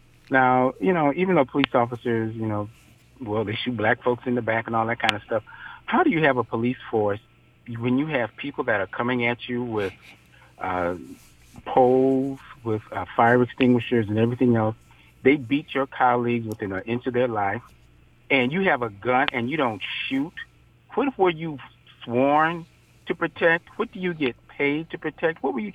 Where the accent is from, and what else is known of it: Chicago, Illinois, United States